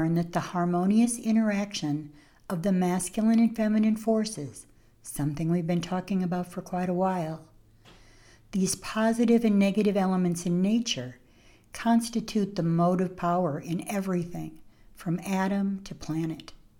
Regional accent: Lansing, Michigan, United States; moved away as an adult; now in Oklahoma, United States; 30 years ago for me, I left my hometown of Lansing. I packed up the three kids into my Ford Taurus station wagon, packed up the kids and our belongings, and moved to Oklahoma.

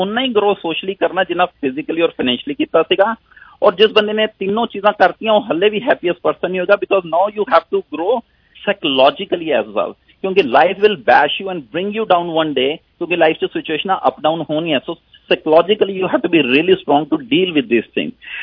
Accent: Pathankot, Punjab, India; born there; ਮੈਂ ਜਦੋਂ ਪਠਾਨਕੋਟ 'ਚ ਮੈਂ ਪੈਦਾ ਹੋਇਆ

